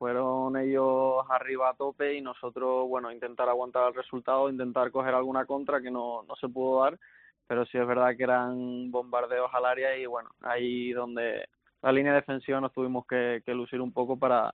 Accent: Tenerife, Canary Islands, Spain; now in Pamplona, Spain; Y nada, ahora mismo con frío, porque tú sabes que bueno que yo soy de Tenerife

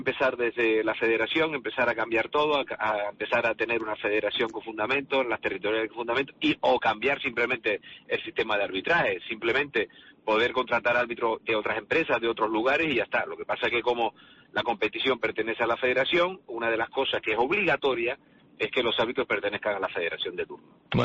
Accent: Canary Islands, Spain; nosotros que somos de Tenerife, defender lo nuestro

